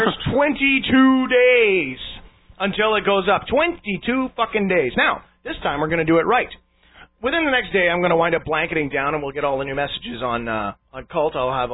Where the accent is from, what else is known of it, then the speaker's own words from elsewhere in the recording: Canada; because of we're Canadian, one. Two, our Canadian laws do not endorse